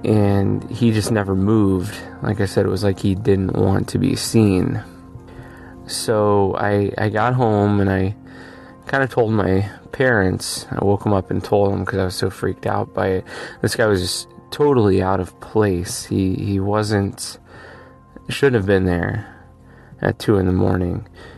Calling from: Erie, Pennsylvania, United States; I'm calling from Erie, Pennsylvania

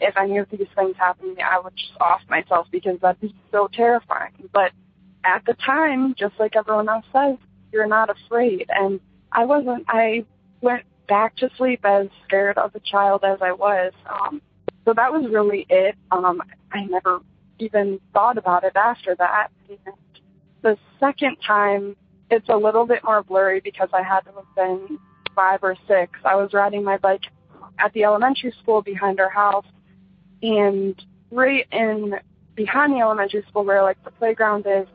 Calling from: Michigan, United States; I'm calling from Michigan.

